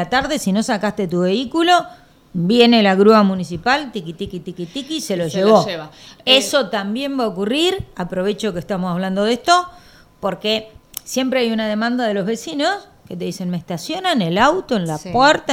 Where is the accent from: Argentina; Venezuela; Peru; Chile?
Argentina; Neuquén; somos neuquinos, somos nosotros.